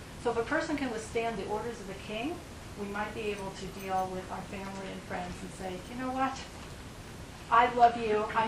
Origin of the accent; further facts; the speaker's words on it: Littleton, United States; remember as a kid growing up in Littleton, where people, you know, there were no Jews